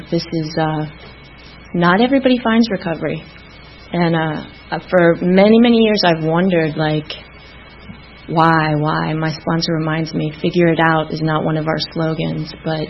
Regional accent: Atlanta, Georgia, United States; I was born in Atlanta, in the city, at Georgia Baptist Hospital, and grew up in Midtown.

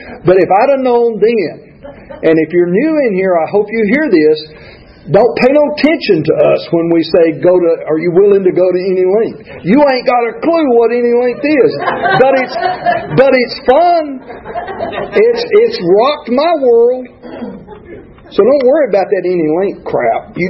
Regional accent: Alabama, United States; There was a black doctor, and I'm from Alabama, and I didn't realize I was racist.

